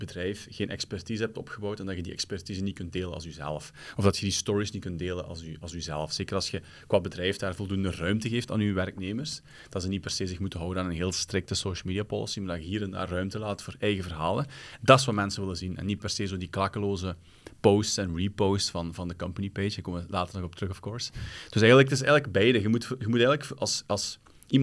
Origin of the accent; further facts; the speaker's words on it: Limburg, Belgium; En ze vonden wel tof dat ik uit Limburg kwam. Dat is altijd wel leuk, hè. Zo'n Limburger is funny.